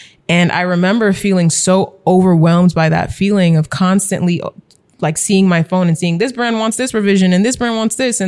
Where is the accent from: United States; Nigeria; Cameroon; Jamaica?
Nigeria; and then just being Nigerian and constantly deferring to authority and deferring to elders.